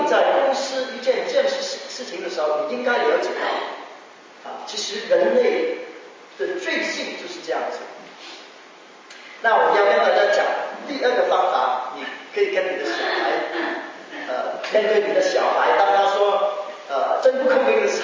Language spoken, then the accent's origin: Chinese; Hong Kong; born there; 那我有一年回香港我的出生地